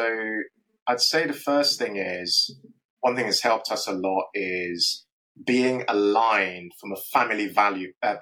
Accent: Nigeria; first of all, I'm African. I'm Nigerian. There aren't any Nigerians doing this stuff.

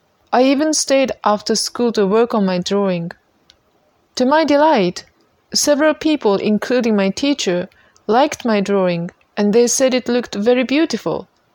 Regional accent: Japan; English is a second language; This weekend, from August 7th, in my hometown back in Japan, the annual summer festival is happening.

